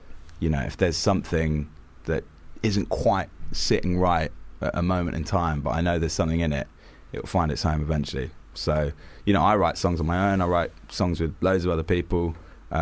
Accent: Reading, South East England, United Kingdom; now in London, United Kingdom; I'm actually originally from Reading, RGNs, but I live in East London.

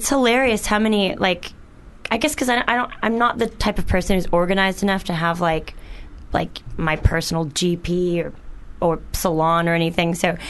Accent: Texas, United States; also born or lived in Paris; now in London, United Kingdom; I'm from Texas.

